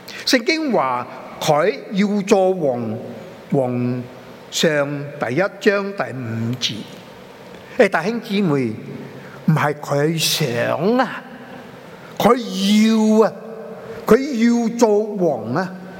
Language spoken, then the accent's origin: Chinese; Chaozhou, Guangdong, China; 我是潮州人嘛